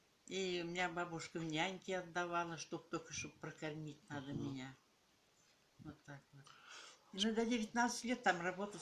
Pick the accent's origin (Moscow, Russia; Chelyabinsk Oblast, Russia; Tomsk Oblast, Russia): Tomsk Oblast, Russia; Romanovka; born there; Я родилась в 1940 году, 1 ноября. Томской области, Томский район, деревня Романовка.